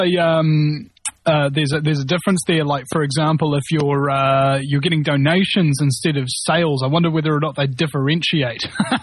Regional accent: New Zealand; I mean, I'm from New Zealand. I don't have an effing clue.

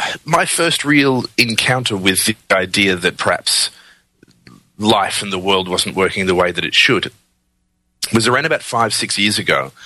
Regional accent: Melbourne, Victoria, Australia; I was born in Australia, lived in Australia all my life, and in Melbourne, actually, for the last 28 years.

